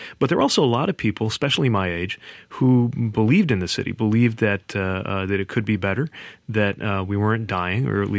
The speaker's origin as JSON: {"language": "English", "town": "South Bend", "region": "Indiana", "country": "United States", "tie": "born or raised there", "said": "But I grew up here in South Bend. I grew up at a time when our city was really struggling."}